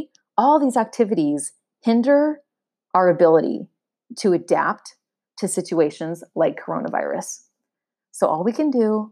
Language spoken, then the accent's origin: English; United States; now in South Asia; I'm so far from home. I'm in South Asia. My family's back in the United States.